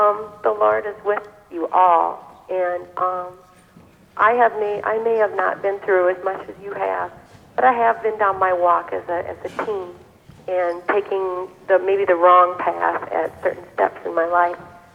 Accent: La Crosse, Wisconsin, United States; Okay, I'm from La Crosse, Wisconsin.

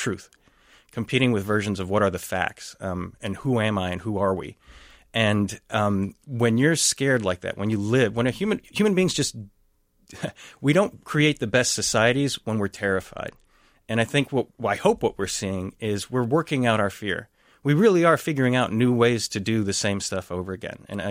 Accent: Texas, United States; now in St. Paul, United States; With the guns issue, I grew up in Texas. But I've lived in some pretty liberal places, right? So like I went to a really liberal university. I live here in St. Paul now.

